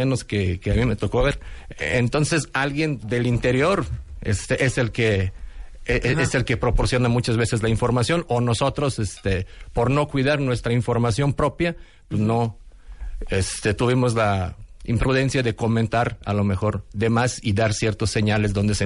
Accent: Serbia; now in Mexico; en el año 2003, de mi ex país, porque ya soy nacionalizado mexicano, ¿verdad?

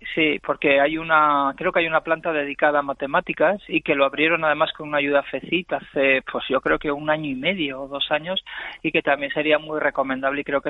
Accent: Zaragoza, Aragon, Spain; pues yo empezaría por mi tierra

